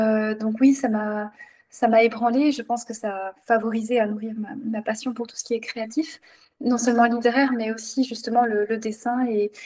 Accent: Jura, Switzerland; J'ai grandi dans le Jura suisse à partir de l'âge de 5 ans. J'ai fait le lycée. Ensuite, j'ai étudié à Bienne.

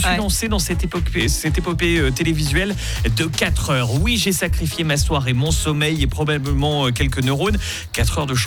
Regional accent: Switzerland; c'était chez nous, en Suisse, à Bâle, plus précisément

